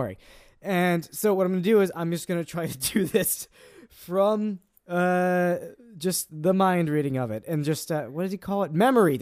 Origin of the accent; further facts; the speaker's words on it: United States; Because, also, I'm American, and Americans suck at geography.